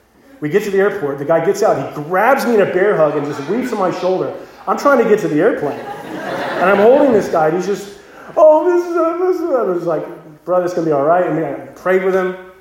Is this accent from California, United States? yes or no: yes; California, United States; I grew up surfing in California.